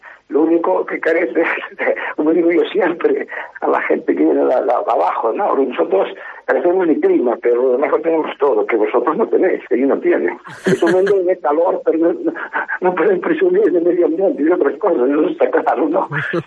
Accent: Galicia, Spain; en el Ayuntamiento de Xoel, de donde soy yo

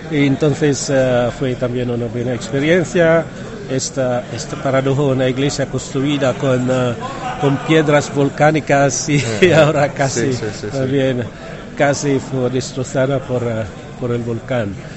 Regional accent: Philippines; Spanish is a second language; Soy filipino, entonces sí, tenemos volcanes, terremotos, claro.

